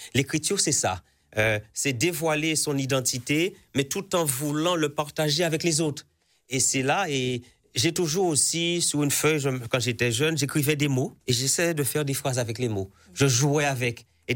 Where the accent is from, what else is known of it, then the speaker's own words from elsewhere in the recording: Guadeloupe, France; Je viens de Marie-Galante